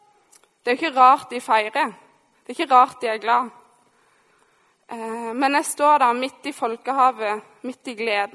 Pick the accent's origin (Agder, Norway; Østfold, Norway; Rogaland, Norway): Agder, Norway; Mandal; Som dere kanskje hører, så er jeg ikke vokst opp i Oslo. Jeg kommer fra Sørlandet, det glade Sørlandet, nærmere bestemt Mandal.